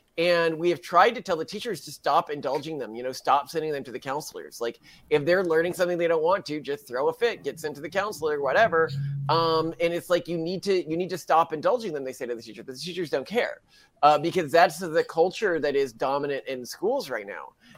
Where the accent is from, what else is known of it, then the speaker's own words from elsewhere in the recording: Florida, United States; We lived in Florida. I grew up part time in Florida.